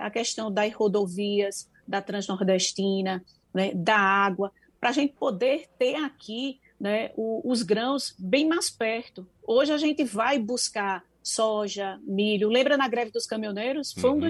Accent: Pernambuco, Brazil; Sou do Agreste, né, um Agreste onde produz no deserto, né, eu digo que eu sou de uma região que produz no deserto

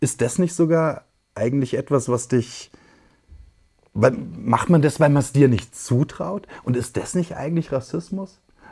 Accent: Bavaria, Germany; ich bin aufgewachsen in Bayern. Und Bayern, sehr konservativ, ey, Strauß-Country, CSU.

